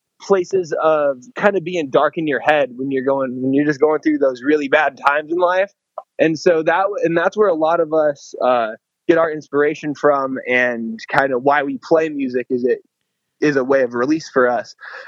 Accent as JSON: {"language": "English", "town": "Seattle", "region": "Washington", "country": "United States", "said": "if they find out we're from Seattle, that stuff."}